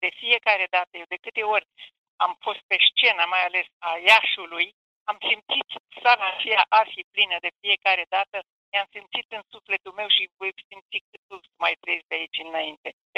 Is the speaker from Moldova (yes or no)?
yes; Moldova; și eu, pătată, sunt tot moldovean, că de peste Prut, dar simt am același sânge cu voi.